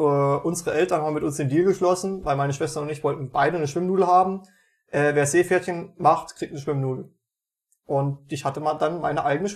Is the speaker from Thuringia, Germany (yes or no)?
yes; Meiningen, Thuringia, Germany; bei uns in Meiningen war es tatsächlich immer so